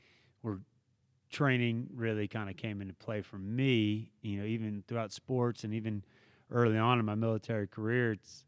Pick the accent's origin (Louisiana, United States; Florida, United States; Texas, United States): Florida, United States; St. Augustine; I'm from St. Augustine, Florida, originally. I grew up there, beachside, playing sports my whole life.